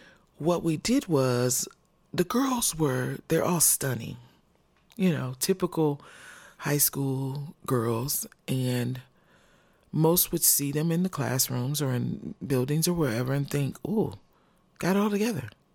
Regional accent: Fort Wayne, Indiana, United States; I grew up in Fort Wayne urban area.

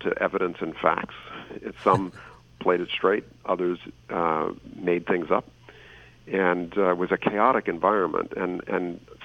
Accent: Washington, District of Columbia, United States; I grew up in Washington, D.C., and so I follow the sports teams down there, and I'm interested in local politics.

